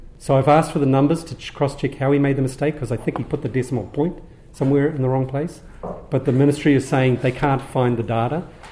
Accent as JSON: {"language": "English", "country": "New Zealand", "lives_now": "London, United Kingdom", "said": "It is an enormous embarrassment as a Kiwi living in London"}